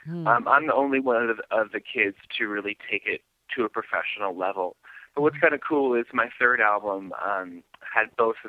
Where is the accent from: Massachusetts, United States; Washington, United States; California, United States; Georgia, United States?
California, United States; Sacramento; I am. I'm from Sacramento, born and raised.